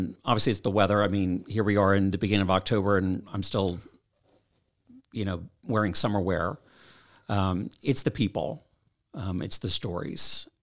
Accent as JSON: {"language": "English", "town": "Philadelphia", "region": "Pennsylvania", "country": "United States", "said": "I'm originally from Philadelphia."}